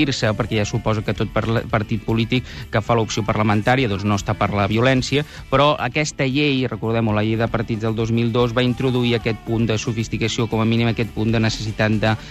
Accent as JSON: {"language": "Catalan", "town": "Barcelona", "region": "Catalonia", "country": "Spain", "said": "Jo sóc català, jo sóc barceloní"}